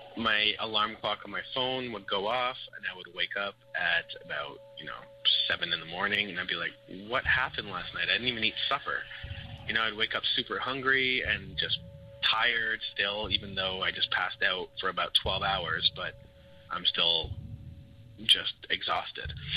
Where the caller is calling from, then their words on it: Montreal, Quebec, Canada; I'm calling from Montreal, Quebec.